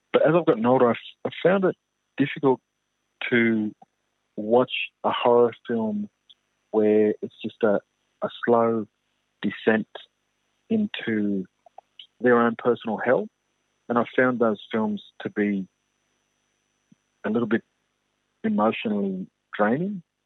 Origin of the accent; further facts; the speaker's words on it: New South Wales, Australia; I'm from East Coast, New South Wales.